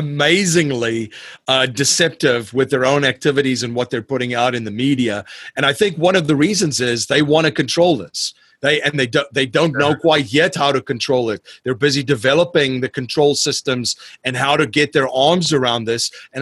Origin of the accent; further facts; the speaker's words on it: South Africa; I still remember growing up in South Africa